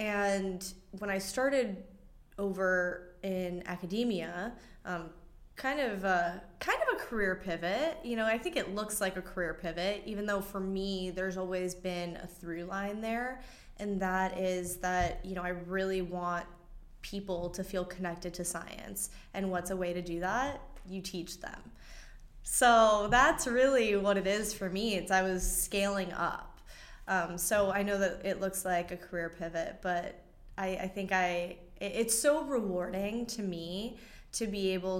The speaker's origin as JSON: {"language": "English", "town": "Miami", "region": "Florida", "country": "United States", "tie": "born or raised there", "said": "So I grew up in Miami, around the ocean, in the ocean."}